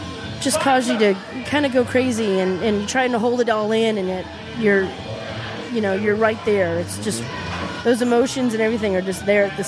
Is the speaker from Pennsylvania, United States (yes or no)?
no; Prescott, Arizona, United States; also born or lived in Atlanta; I'm actually from here, from Prescott.